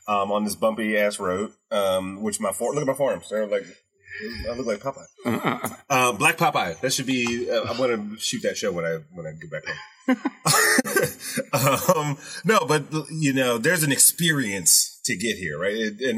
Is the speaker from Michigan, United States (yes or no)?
yes; Detroit, Michigan, United States; I grew up in Detroit.